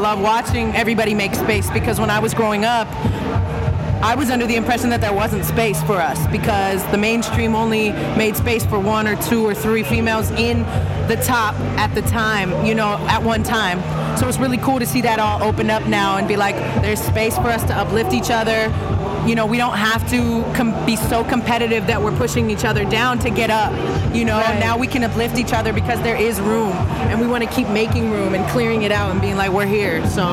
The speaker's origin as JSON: {"language": "English", "town": "San Francisco", "region": "California", "country": "United States", "tie": "born or raised there", "said": "I grew up in San Francisco, you know, inner city San Francisco, and just, like, that was all we were listening to, you know."}